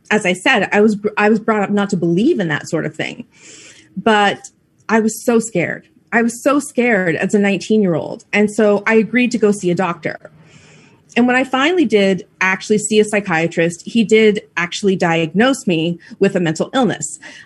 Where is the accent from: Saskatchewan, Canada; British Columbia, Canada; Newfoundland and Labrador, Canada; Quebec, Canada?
British Columbia, Canada; So born and bred in the Pacific Northwest, actually in Canada, which is where I'm calling from today, in British Columbia.